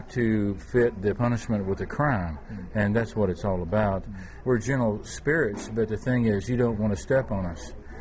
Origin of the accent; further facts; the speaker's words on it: Dallas, Texas, United States; I've been that way all my life, born and bred in Texas. And if you're a person from Dallas and from Texas